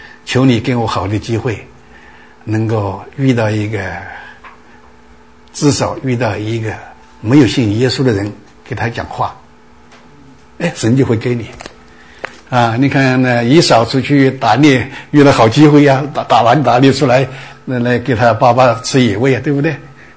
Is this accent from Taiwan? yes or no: yes; Taiwan; 我们从台湾来的就好记啊，我们台湾有个三七五锦珠啊